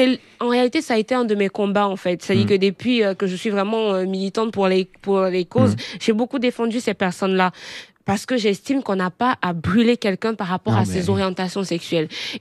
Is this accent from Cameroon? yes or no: yes; Cameroon; je viens du Cameroun et c'est à peu près pareil. J'ai vécu des scènes dans ma vie, étant adolescente même quand j'habitais toute seule à Yaoundé